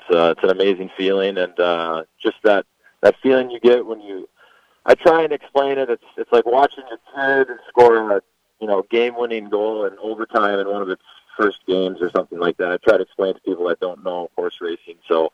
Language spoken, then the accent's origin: English; Minnesota, United States; a kid growing up in Minnesota, you play hockey for the Gophers for any amount of time was you know, basically my lifetime goal at the time.